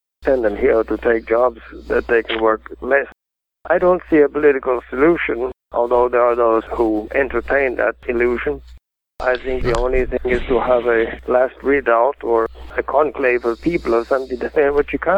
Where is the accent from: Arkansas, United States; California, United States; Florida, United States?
Florida, United States; now in West Virginia, United States; I'm really from Florida. I came here to a state to tell things.